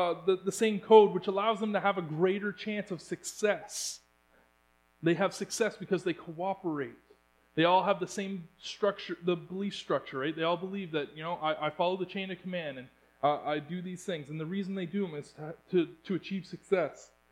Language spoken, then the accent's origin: English; Canada; These are things that that as Canadians we are held to, and it's a code that we live by.